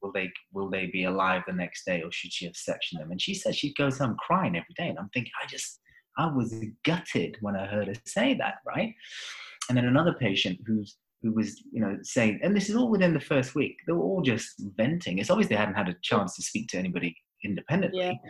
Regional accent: London, United Kingdom; So I mean, I'm from London

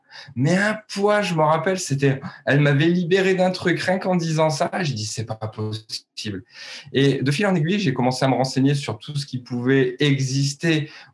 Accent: Gap, Provence-Alpes-Côte d'Azur, France; je viens de Gap pour la conférence.

